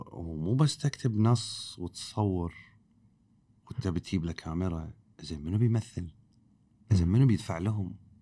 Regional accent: Kuwait; الثقافة السائدة هنا عندنا بالكويت إن السينما هو مكان تروح له تقص تذكرة وتطالع فيلم أجنبي مو عربي ولا كويتي

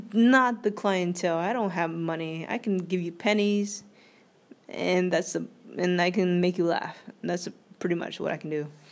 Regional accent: Thailand; I was from Thailand and I was a boy, so that was also a lot of fun to deal with.

